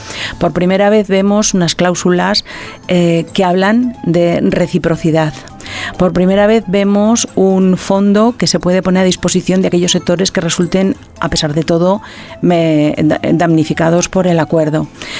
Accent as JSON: {"language": "Spanish", "region": "La Rioja", "country": "Spain", "said": "yo que soy riojana lo tengo que decir"}